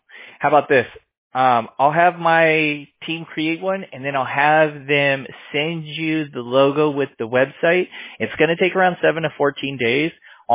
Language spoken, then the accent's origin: English; California, United States; born there; I was born in California, so in LA County.